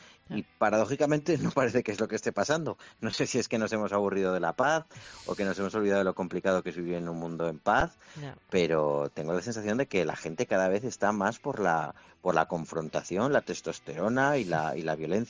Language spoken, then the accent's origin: Spanish; Spain; como vecino de Madrid, como español, que se siente español